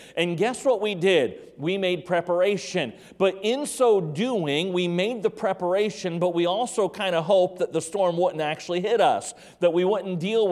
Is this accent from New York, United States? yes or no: no; North Carolina, United States; I was born in North Carolina. I lived a number of years in North Carolina.